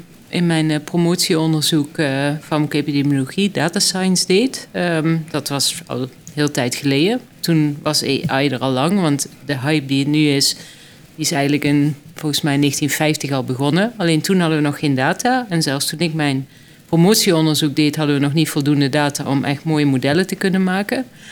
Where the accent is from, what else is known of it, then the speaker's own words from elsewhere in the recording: Limburg, Netherlands; ik kom uit Limburg